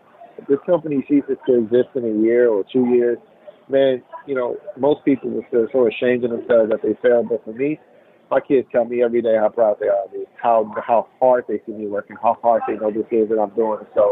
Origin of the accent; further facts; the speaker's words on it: Chicago, Illinois, United States; the life I led, the stuff I seen growing up in Chicago, yeah.